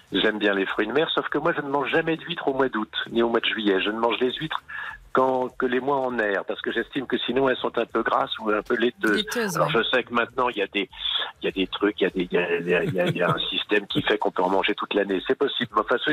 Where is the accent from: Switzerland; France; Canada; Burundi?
France; Redon, Brittany; born there; also born or lived in Rennes / Nantes; Mais je suis né à Redon et j'ai vécu à Rennes et à Nantes et après dans le Midi. Donc j'ai pas vécu à Saint-Malo.